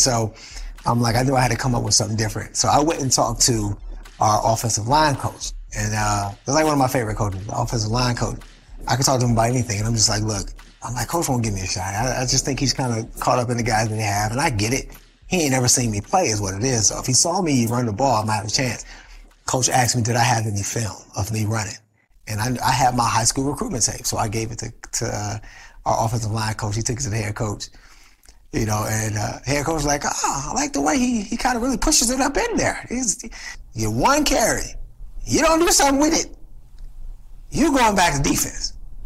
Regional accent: Cleveland, Ohio, United States; You know, I grew up in Cleveland, Ohio, and most of my life I lived in the rougher parts.

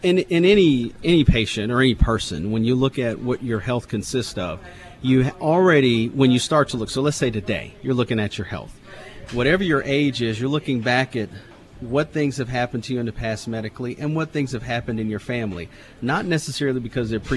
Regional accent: Alabama, United States; now in Bishopville, United States; I'm originally from Alabama, which is my home, which is where my father's from.

